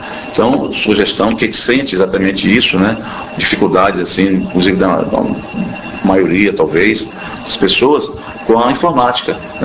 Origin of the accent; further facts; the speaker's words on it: Salvador, Bahia, Brazil; Eu sou de Salvador